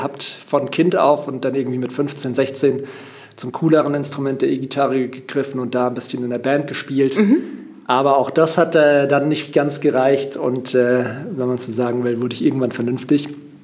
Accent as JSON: {"language": "German", "region": "Baden-Württemberg", "country": "Germany", "tie": "born or raised there", "said": "Ich bin in der Nähe von Heidelberg aufgewachsen, habe dort mein Abitur gemacht und dann eben, wie du gesagt hast, meinen Bachelor in Mannheim angefangen"}